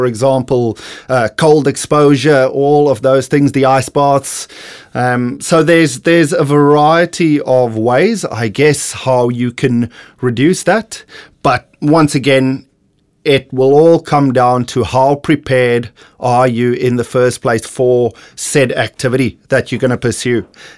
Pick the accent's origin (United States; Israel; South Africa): South Africa; moved away as an adult; now in Australia; So I am from the beautiful country of South Africa. I made my move to Australia start of 2018.